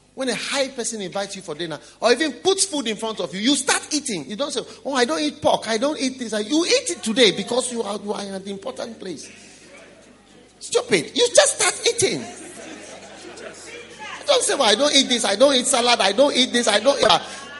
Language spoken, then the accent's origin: English; Ghana; English is a second language; I said, me, a book? How? I'm from Ghana. No one will read my book.